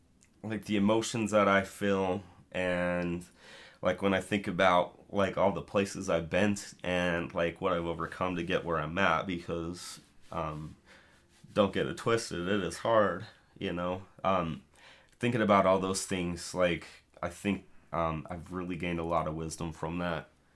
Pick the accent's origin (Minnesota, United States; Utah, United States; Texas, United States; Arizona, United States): Utah, United States; accent: Utah; hopefully they can look past my retarded Utah accent.